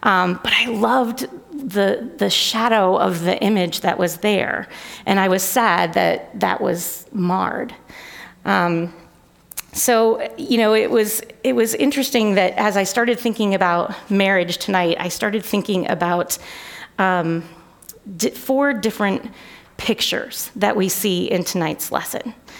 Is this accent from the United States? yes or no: yes; Connecticut, United States; now in Ohio, United States; I grew up in Connecticut, very close to Massachusetts.